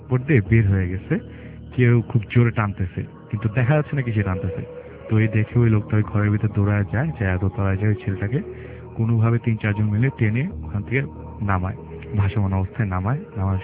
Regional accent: Dhaka, Dhaka Division, Bangladesh; মিরপুর থেকে

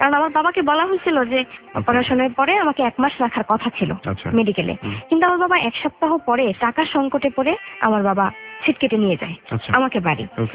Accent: Chittagong, Chittagong Division, Bangladesh; born there; আমার জন্ম চট্টগ্রামে।

